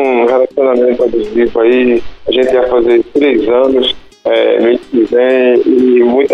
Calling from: Jaboatão dos Guararapes, Pernambuco, Brazil; Eu tô falando aqui de Jaboatão dos Guararapes, Pernambuco.

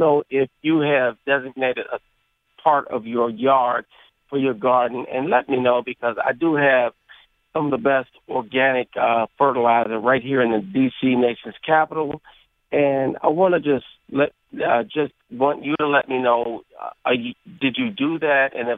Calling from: Washington, District of Columbia, United States; I'm calling from Washington, D.C.

